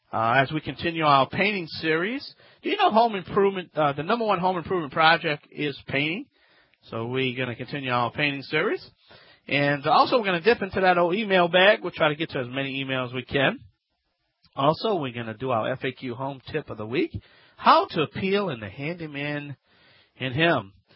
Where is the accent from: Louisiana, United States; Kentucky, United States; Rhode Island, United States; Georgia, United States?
Louisiana, United States; I am the Cajun man from the Bayou Land.